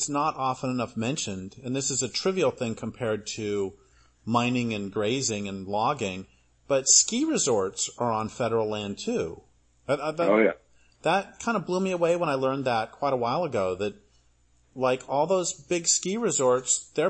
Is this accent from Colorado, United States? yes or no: yes; Colorado, United States; Yeah, even though I grew up in Colorado, I don't either.